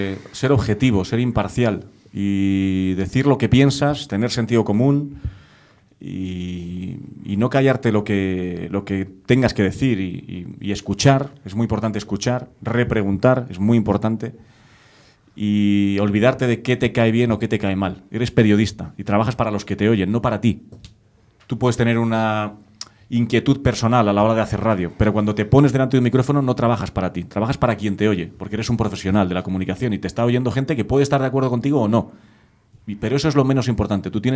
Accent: Valladolid, Castile and León, Spain; lo único que soy es del Valladolid, que es el único equipo que me preocupa, el de mi tierra, como he sido siempre

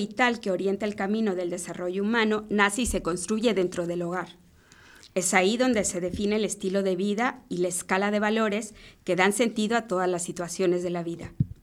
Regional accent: Mexico; now in Spain; Yo soy mexicana, casi no se nota.

